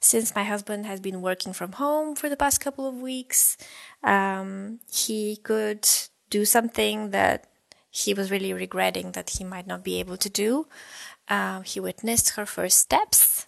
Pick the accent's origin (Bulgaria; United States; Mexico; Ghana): Bulgaria; now in Berlin, Germany; I live in Berlin, Germany, but I'm originally from Bulgaria.